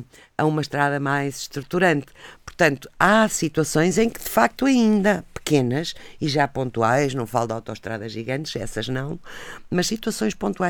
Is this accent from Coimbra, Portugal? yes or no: yes; Pampilhosa da Serra, Coimbra, Portugal; Falo, por exemplo, da Pampilhosa da Serra, que é a minha terra natal